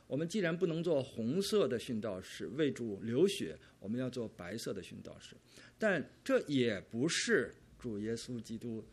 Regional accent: China; now in Canada; 我们从大陆来的同胞可能都知道

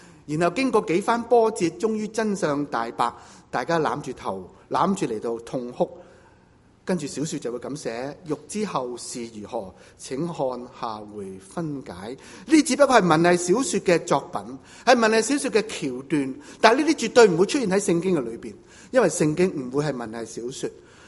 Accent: China; 我们中国人如果生了仔的话，添了丁，当然向最密切的人来到报告

